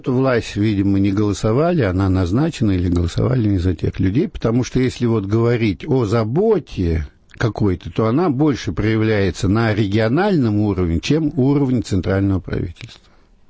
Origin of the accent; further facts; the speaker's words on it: Saint Petersburg, Russia; А почему все из Ленинграда, моего родного города, или Санкт-Петербурга, название которое я не очень люблю?